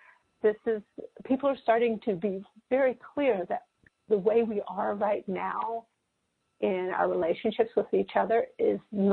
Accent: Berkeley, California, United States; Now, I was born in Berkeley, California. I grew up here.

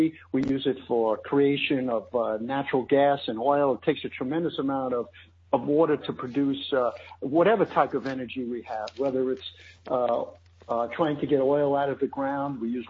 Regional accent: Queens, New York, United States; accent: Queens English; Well, as you said, I grew up in Queens. I speak the Queens English, while you speak Brooklynese.

